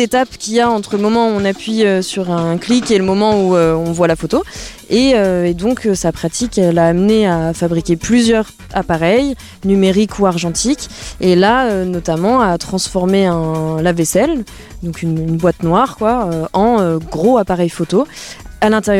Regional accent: Rennes, Brittany, France; je suis avec Jérôme Corollaire. On est de Rennes.

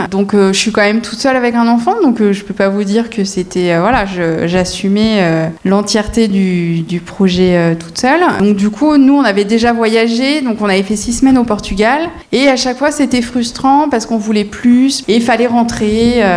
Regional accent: La Rochelle, Nouvelle-Aquitaine, France; donc on est de La Rochelle, on n'est pas très loin.

